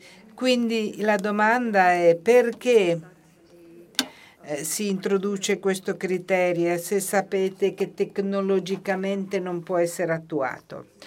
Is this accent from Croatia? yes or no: no; Brussels, Brussels-Capital Region, Belgium; Vengo da Bruxelles e quindi io mi riferisco alla legislazione europea